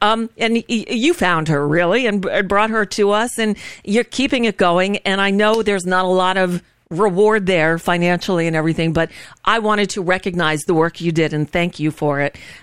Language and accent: English; Florida, United States; I grew up in South Florida, and … was part of that soundtrack